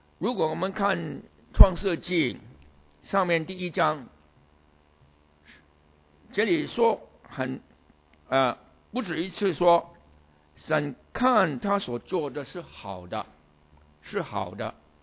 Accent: China; 我们中国人有这样说法，大登科是什么啊？

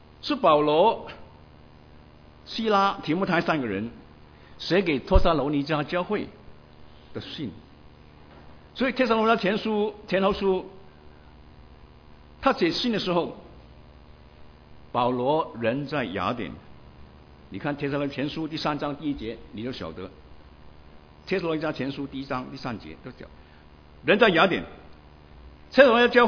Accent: China; also born or lived in Beijing / Guangzhou; 我们大部分都从国内来的，我也是从国内来的。我曾经在北京住过一段时间，有差不多4年的时间，也在广州待了差不多3年多的时间。

